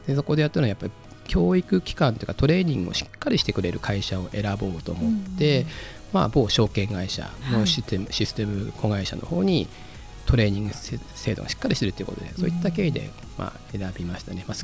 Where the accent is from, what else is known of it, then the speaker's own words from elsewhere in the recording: Fukushima, Japan; 地元が福島ということもありますので、